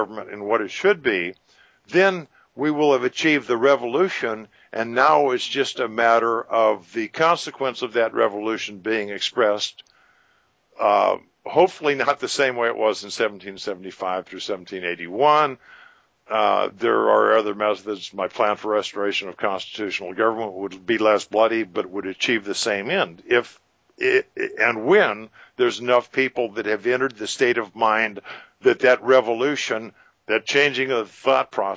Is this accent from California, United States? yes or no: yes; California, United States; born there; Well, I'm a citizen of Florida. I was born in California